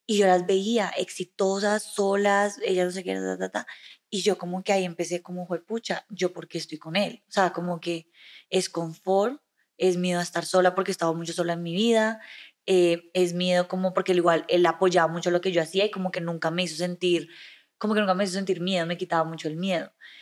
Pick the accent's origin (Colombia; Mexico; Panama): Colombia; Cali, Valle del Cauca; now in Miami, United States; porque los dos somos de Cali